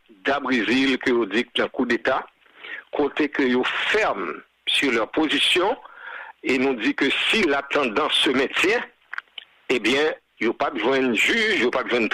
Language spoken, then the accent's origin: French; Haiti; now in Canada; avant d'être un Québécois, Canadien, on est haïtien.